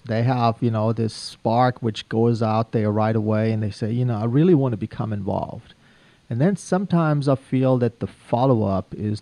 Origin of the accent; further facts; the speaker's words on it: Germany; now in United States; I was born and raised overseas in Germany